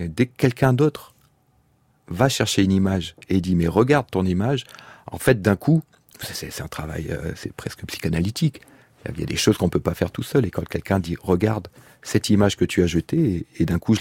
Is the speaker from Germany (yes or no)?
yes; Germany; Alors que j'ai grandi en Allemagne dans une caserne